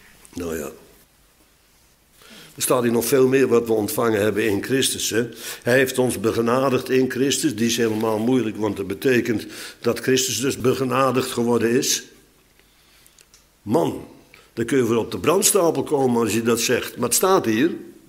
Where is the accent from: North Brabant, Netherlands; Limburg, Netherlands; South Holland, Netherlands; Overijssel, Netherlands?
South Holland, Netherlands; Bodegraven; Ik zie nog bij ons in Bodegraven, in het huis waarin ik min of meer ben opgegroeid, in die gang van 12,5 meter met marmeren tegels